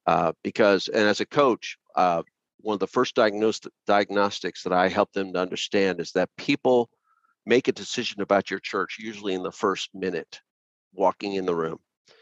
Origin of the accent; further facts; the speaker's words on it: San Antonio, Texas, United States; also born or lived in Austin, United States / New York City, United States; Well, I was raised in San Antonio. So then I became a Christian in Austin.